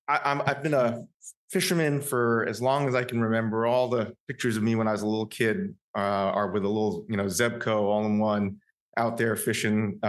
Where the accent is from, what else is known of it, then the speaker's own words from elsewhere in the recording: Florida, United States; As I mentioned, I grew up fishing redfish on the Gulf Coast of Florida. I fished out of Fort Myers and Sanibel and Pine Island Sound, Mount Lachey, for 25 years.